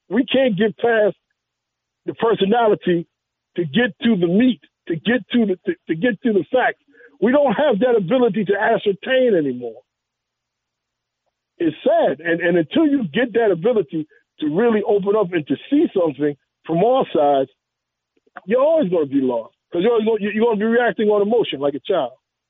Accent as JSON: {"language": "English", "town": "New York City", "region": "New York", "country": "United States", "tie": "born or raised there", "said": "When I was younger, growing up in New York City, there were certain neighborhoods that you knew you couldn't go do certain things in."}